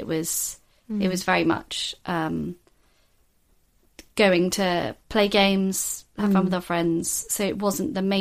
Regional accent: London, United Kingdom; also born or lived in Kent / Norwich; So we grew up in London. Actually, we grew up all over the South, really. We moved around a bit. So we spent some time in Kent, spent some time in Norfolk, in Norwich.

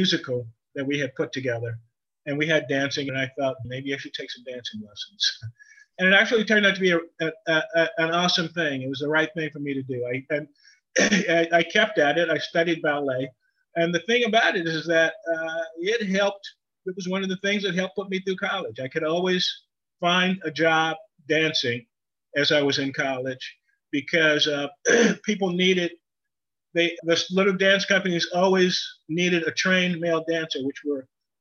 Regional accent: Tulsa, Oklahoma, United States; I was born in Tulsa, Oklahoma in 1954. My family are generational Oklahomans.

